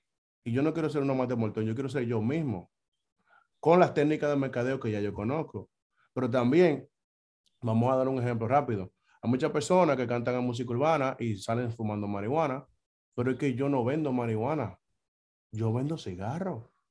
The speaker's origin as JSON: {"language": "Spanish", "country": "Dominican Republic", "accent": "Dominican", "said": "Obviamente le pusimos el RD porque yo soy de allá, aunque me considero del mundo, pero con mi cantadito de hablar se sabe que yo soy dominicano de pura cepa."}